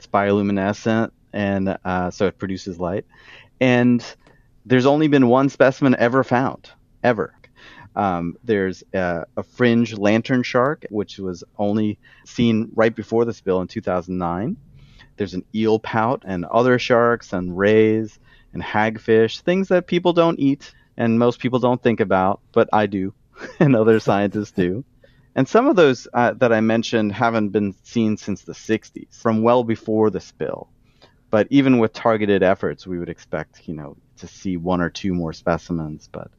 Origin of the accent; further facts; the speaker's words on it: Canada; also born or lived in New York; now in United States; and I'm a Canadian who lived in New York for a long time before I moved here in 2008